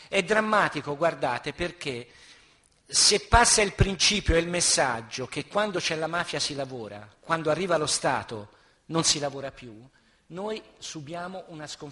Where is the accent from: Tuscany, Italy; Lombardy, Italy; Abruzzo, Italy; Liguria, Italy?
Tuscany, Italy; Io sono un toscano